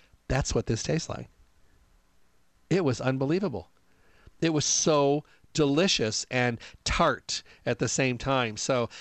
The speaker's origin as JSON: {"language": "English", "region": "Midwest", "country": "United States", "said": "And I'm from the Midwest and we had blackberries."}